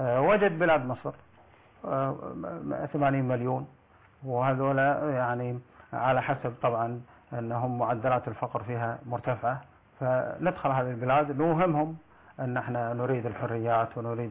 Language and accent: Arabic; Kuwait